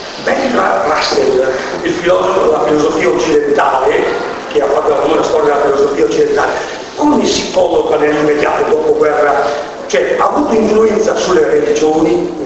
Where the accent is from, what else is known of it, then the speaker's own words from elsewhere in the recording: Lombardy, Italy; Io sono lombardo, esatto.